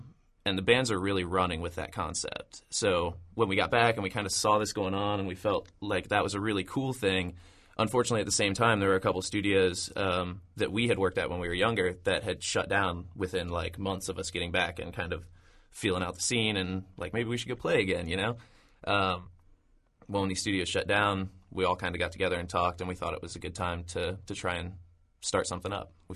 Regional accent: Columbus, Ohio, United States; we'd all played in bands together when we were younger and kind of growing up in Columbus.

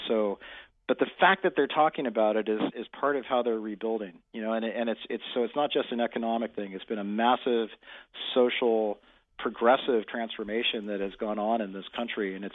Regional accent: United States; And that's been disturbing for me as an American to hear.

